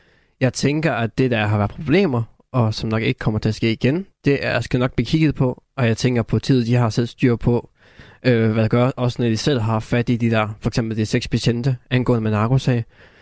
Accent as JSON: {"language": "Danish", "region": "North Denmark Region", "country": "Denmark", "said": "Det er rigtig Nordjylland, det her."}